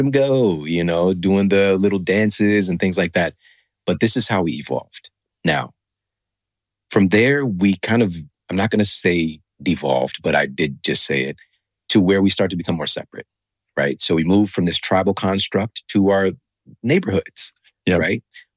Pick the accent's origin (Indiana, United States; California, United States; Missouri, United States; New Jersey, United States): Missouri, United States; St. Louis; I'm from St. Louis.